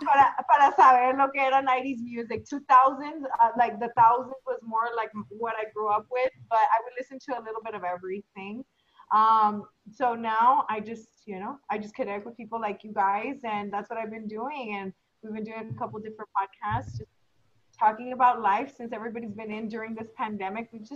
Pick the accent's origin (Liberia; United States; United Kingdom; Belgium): United States; Yes, I'm from Stark County.